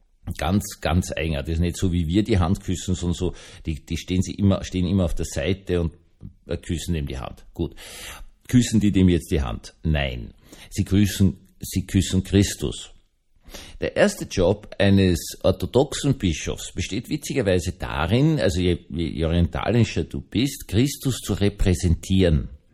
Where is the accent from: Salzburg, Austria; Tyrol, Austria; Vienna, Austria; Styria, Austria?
Vienna, Austria; Ich als Österreicher, gerade als Wiener, bin ja schon viel, viel emotionaler.